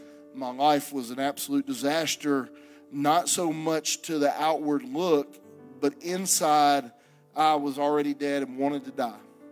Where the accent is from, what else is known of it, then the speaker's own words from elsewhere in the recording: Alabama, United States; moved away as an adult; now in Mexico; I have been in Mexico with my family for the last 19 years. I am from Alabama.